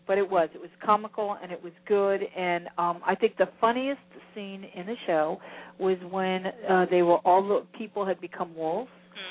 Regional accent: New Jersey, United States; when I grew up in New Jersey and it was 76, it was beach weather, we'd lay out, okay?

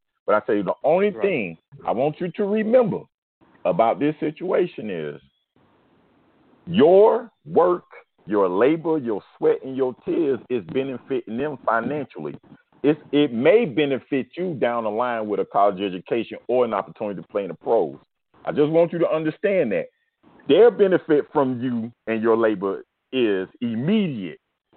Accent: Miami, Florida, United States; I know Miami used to cheat. I'm from Liberty City.

